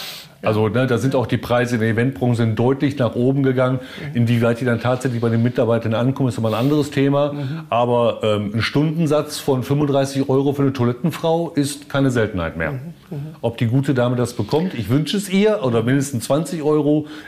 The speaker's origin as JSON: {"language": "German", "town": "Bochum", "region": "North Rhine-Westphalia", "country": "Germany", "tie": "born or raised there", "lives_now": "Glücksburg, Germany", "said": "noch einen Zwischenstopp in Bochum, meiner alten Heimat, einlegen und dann morgen wieder nach Glücksburg an die Ostsee fahren."}